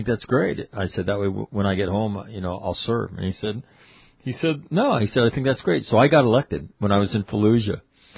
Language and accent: English; Grand Forks, North Dakota, United States; I mistakenly ran for the city council in my hometown of Grand Forks, North Dakota.